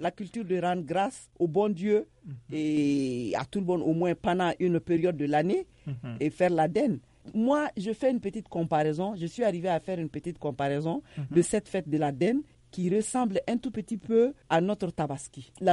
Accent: Mali

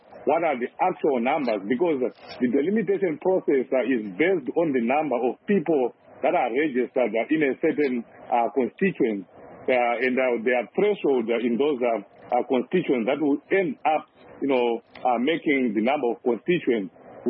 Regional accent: Highfield, Harare, Zimbabwe; I grew up in Highfield, born and bred in Highfield.

